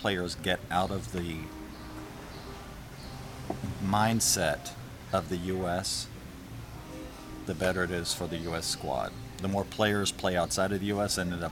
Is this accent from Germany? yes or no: yes; Germany; I grew up in Germany, so I can tell you this about Germans.